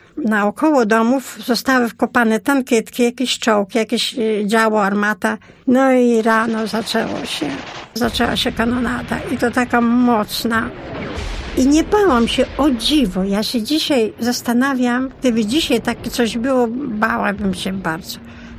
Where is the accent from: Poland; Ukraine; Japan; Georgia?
Ukraine; Chortkiv, Ternopil Oblast; Ja jestem kresowianką, pochodzę z Czortkowa. W 1939 roku miałam 5 lat.